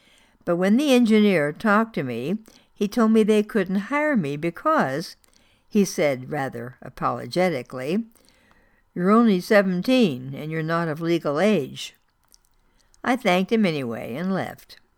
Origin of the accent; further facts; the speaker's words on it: Iron River, Michigan, United States; I was fresh out of high school when I took a job at a children's clothing store in my hometown of Iron River, Michigan, in 1958.